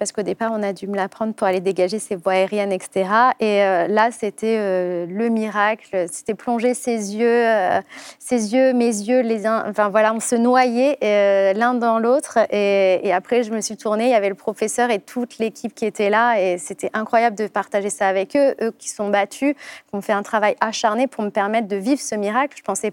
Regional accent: Cannes, Provence-Alpes-Côte d'Azur, France; monter à Paris, puisque je suis de Cannes

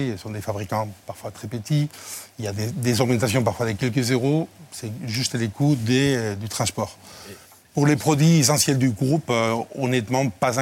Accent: Spain; accent: Spanish; French is a second language; J'ai un accent espagnol.

